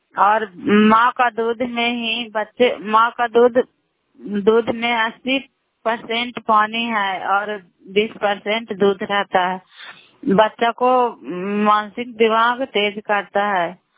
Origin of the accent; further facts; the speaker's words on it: Bairiganj, Bihar, India; नालंदा जिला कराय ब्लॉक मकराता पंचायत ग्राम बैरीगंज की निवासी हूँ